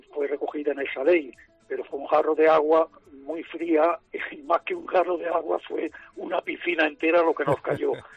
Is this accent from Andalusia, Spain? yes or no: yes; Andalusia, Spain; yo soy andaluz, me siento orgulloso de ser andaluz